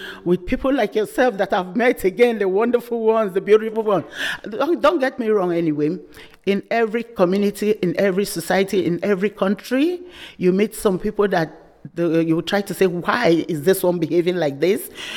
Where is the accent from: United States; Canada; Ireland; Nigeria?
Nigeria; Cross River; English is a second language; I'm from Cross River, the northeast of Cross River. We have a common boundary with the Cameroonians, the Bakassi side.